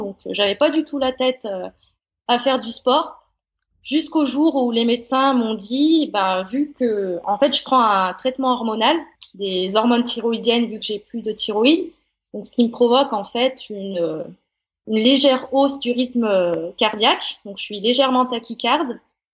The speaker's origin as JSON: {"language": "French", "region": "Auvergne-Rhône-Alpes", "country": "France", "said": "je viens de la Loire, je m'entraîne sur le terrain ligérien et j'ai réussi"}